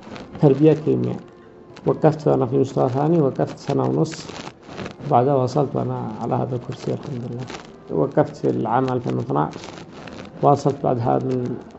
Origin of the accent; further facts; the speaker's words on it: Al-Haymah Ad-Dakhiliyah, Sanaa, Yemen; born there; من مواليد الحيم الداخلية محافظة صنعاء.